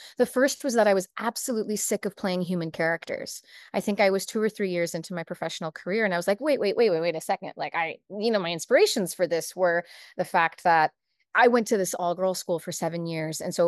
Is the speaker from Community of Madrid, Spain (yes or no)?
no; Basque Country, Spain; I'm from the Basque Country, which is the northern region of Spain.